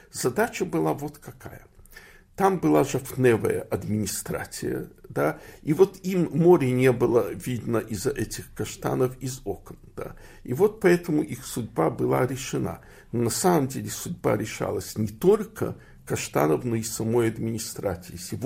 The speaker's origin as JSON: {"language": "Russian", "town": "Odesa", "region": "Odesa Oblast", "country": "Ukraine", "tie": "born or raised there", "said": "Я вырос в Одессе, в основном двухэтажной, но трех-четырехэтажной, где считалось почему-то, что вообще высоток строить нельзя, потому что Одесса стоит на катакомбах"}